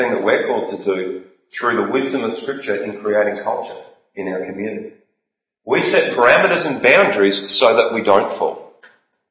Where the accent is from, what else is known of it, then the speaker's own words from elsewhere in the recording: Australia; give us boundaries through which we as an Australian society, through our culture, through our personalities, should use wisdom to decide how these are applied.